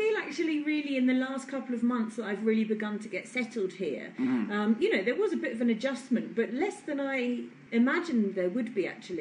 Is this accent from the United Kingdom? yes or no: yes; United Kingdom; And also, I think being British, I noticed a particular kind of warmth and lots of people complimenting me on my accent and things like that.